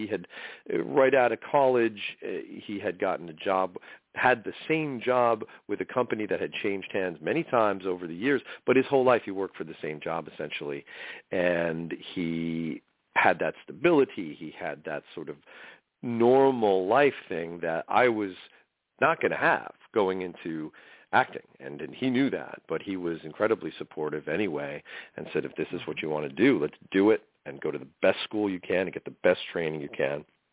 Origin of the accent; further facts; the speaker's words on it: East Coast, United States; guys growing up on the East Coast that are interested in a certain kind of music and a certain kind of art and stuff like that, we kind of, I think, lionize the West Coast